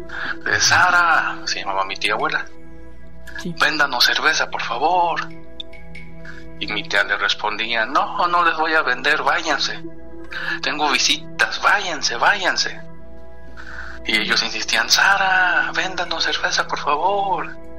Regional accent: Pachuca, Hidalgo, Mexico; now in Atlanta, United States; Como saben, yo soy de Pachuca, vivo en Atlanta

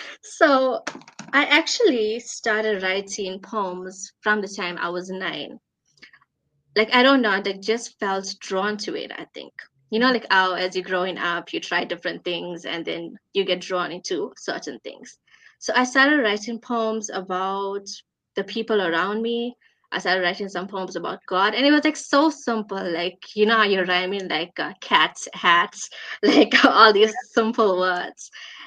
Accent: South Africa; I am from South Africa. And I'm sure y'all have heard about our country.

